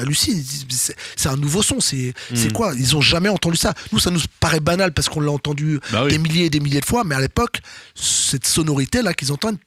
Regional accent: Rennes, Brittany, France; now in Paris, France; j'habitais pas à Paris. Moi, je viens de Rennes, je suis arrivé en 96 à Paris

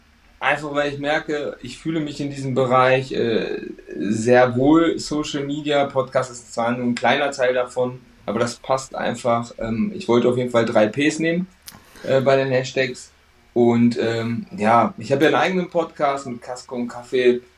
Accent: Portugal; Ich bin halt Portugiese und ja, ein Portugiese ist natürlich immer sehr, sehr stolz, so wie der Italiener, wie der Spanier, immer natürlich Portugiese zu sein.

